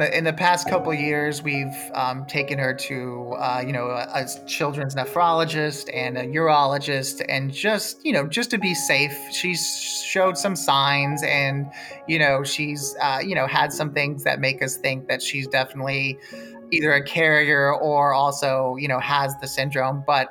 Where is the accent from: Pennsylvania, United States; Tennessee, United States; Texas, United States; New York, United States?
Texas, United States; Houston; I grew up in Houston. It was hot.